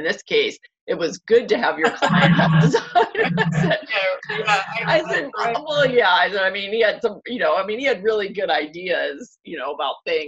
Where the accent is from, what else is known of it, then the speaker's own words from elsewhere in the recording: Pittsburgh, Pennsylvania, United States; I grew up in Pittsburgh and never went to Cincinnati the entire time.